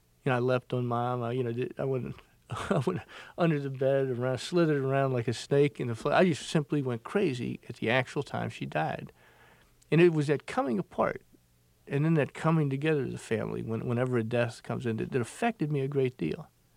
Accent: Beaufort, South Carolina, United States; they went wild when a movie crew came to my hometown, what we then claimed as our hometown, Beaufort, South Carolina, where the great Santini took place.

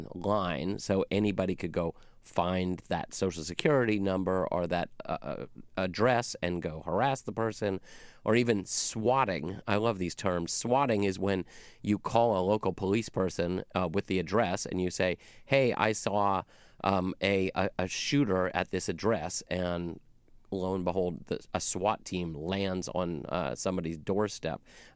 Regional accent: United States; I don't think of myself as a Jew first and foremost in any way. I just think of myself as an American.

